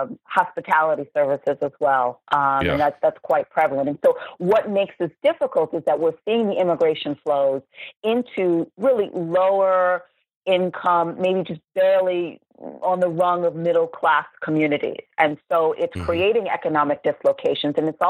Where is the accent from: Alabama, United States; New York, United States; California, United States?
New York, United States; Long Island; I think of my hometown. I was reared in Long Island, a quintessential suburban town in Long Island, New York.